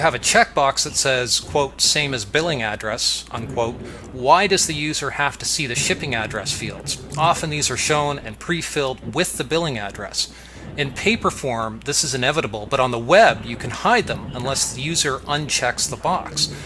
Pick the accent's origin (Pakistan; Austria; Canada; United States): Canada; accent: Canadian; it's my Canadian accent, that's the problem